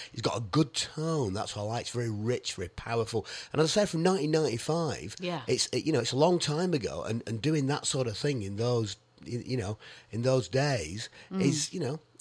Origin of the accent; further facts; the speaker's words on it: Ramsbottom, North West England, United Kingdom; I'm from Ramsbottom.